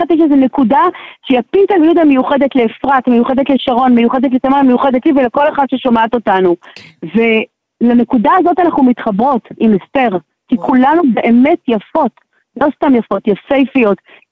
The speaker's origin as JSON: {"language": "Hebrew", "town": "Miami", "region": "Florida", "country": "United States", "lives_now": "Elad, Israel", "said": "אני גרה באלעד, אבל אני במקור ממיימי."}